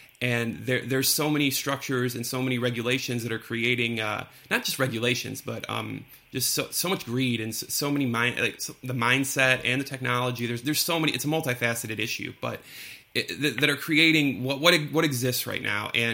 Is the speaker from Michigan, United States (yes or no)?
yes; Detroit, Michigan, United States; Here's why, and I'm from Detroit, right?